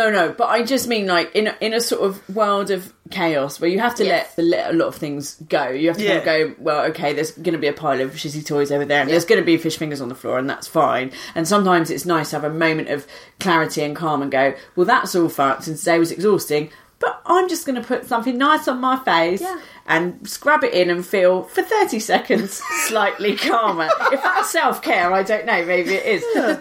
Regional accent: United Kingdom; as a British person, I'm glad that our electorate aren't stupid enough

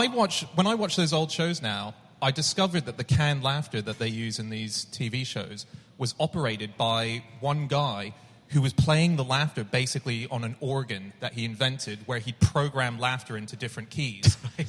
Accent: Hong Kong; So I grew up in Hong Kong, and I used to have a tape recorder, one of those tiny cassette ones, and I used to record episodes and listen back to it on the way to school.

